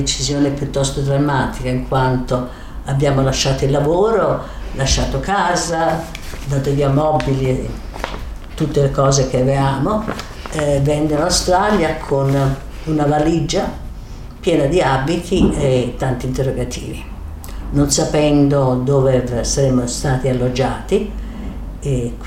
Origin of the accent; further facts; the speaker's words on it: Rome, Lazio, Italy; io vengo da Roma